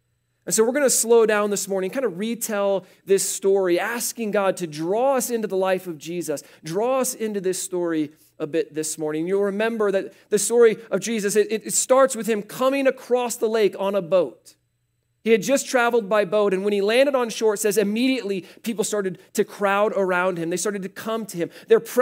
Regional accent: Midwest, United States; I grew up in the Midwest. Natalie and I met each other in the Midwest.

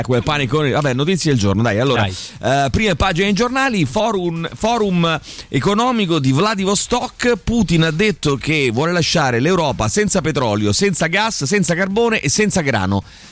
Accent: Umbria, Italy; Noi siamo dell'Umbria.

